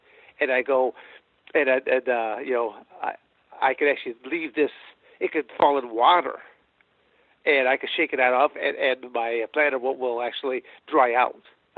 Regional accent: Michigan, United States; also born or lived in Arizona; I bounce between two states, Michigan and Arizona. I'm born and raised in Michigan. And I went to Arizona State University.

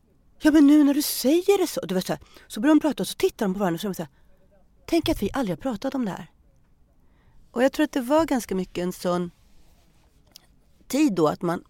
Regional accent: Lidingö, Stockholm County, Sweden; Jag är uppväxt på Lidingö, en av Sveriges rikaste kommuner, men i höghus.

